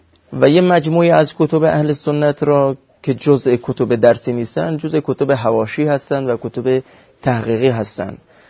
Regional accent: Nikshahr, Sistan and Baluchestan, Iran; بنده اهل سیستان و بلوچستان از منطقه نیکشهر هستم و در سال 1357 در خانواده سنی حنفی به دنیا آمدم

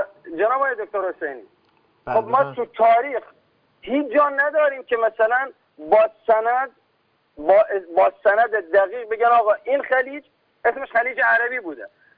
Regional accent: Khuzestan, Iran; به عنوان یک عرب خوزستانی از نام خلیج فارس دفاع میکنم، افتخار میکنم که من یک عرب ایرانی هستم

